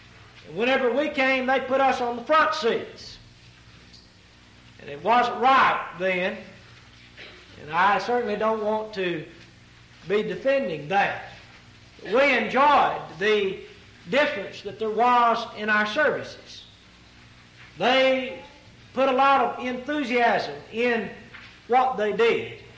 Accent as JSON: {"language": "English", "region": "Texas", "country": "United States", "tie": "born or raised there", "said": "As a young lad growing up in East Texas, we attended each other's gospel meetings."}